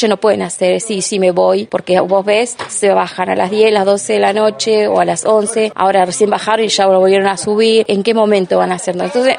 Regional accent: Trevelin, Chubut, Argentina; Yo soy de Trevelin

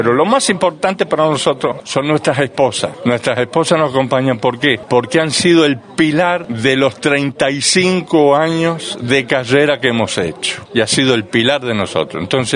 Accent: San Juan, Argentina; porque yo soy sanjuanino, soy el presidente de la promoción, pero vivo en San Juan

